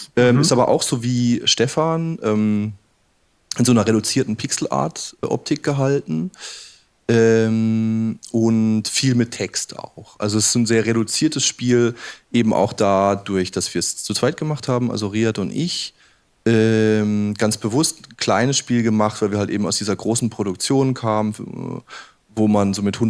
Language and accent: German; South Germany, Germany; now in Berlin, Germany; Ich bin genau wie Jörg auch seit 2003 hier in Berlin. Ich komme aus dem Süden.